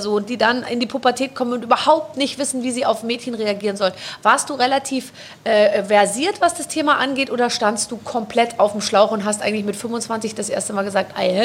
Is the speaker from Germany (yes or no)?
yes; Bavaria, Germany; Ich bin im Vorort von München groß geworden, also so S-Bahn-Bereich, und wir waren voll auf München bezogen. Also ich war auch in München in der Schule